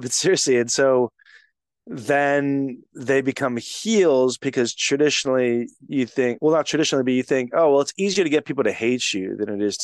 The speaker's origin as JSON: {"language": "English", "region": "Texas", "country": "United States", "said": "I mean, hey, I'm from Texas."}